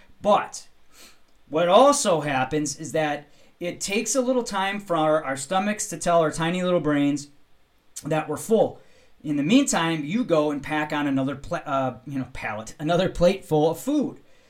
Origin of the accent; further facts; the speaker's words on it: Wisconsin, United States; I'm from Wisconsin and we're the brat and beer capital of the world.